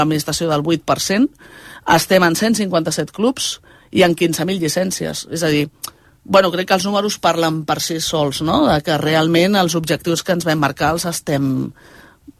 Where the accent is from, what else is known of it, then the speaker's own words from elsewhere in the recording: Viladecans, Catalonia, Spain; A Viladecans, que és d'on soc i on visc encara.